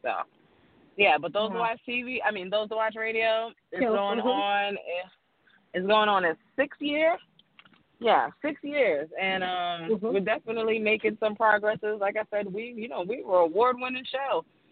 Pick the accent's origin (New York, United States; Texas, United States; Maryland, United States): New York, United States; Bronx; I am from the Bronx, from the gutter. Valentine Avenue ain't that sweet of a place.